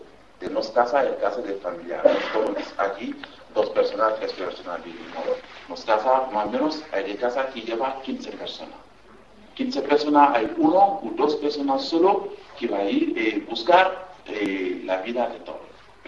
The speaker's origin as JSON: {"language": "Spanish", "region": "Dakar", "country": "Senegal", "tie": "born there", "second_language": "Spanish", "said": "Yo nací en el capital, en Dakar, yo vivo con mi abuela, está en una ciudad, se llama Mur. Es el ciudad de los turistas"}